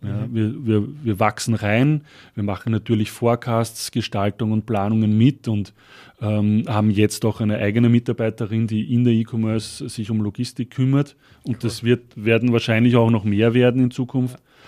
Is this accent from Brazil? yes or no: no; Austria; Deutschland ist jetzt für uns auch als Österreicher sicher der wichtigste Markt.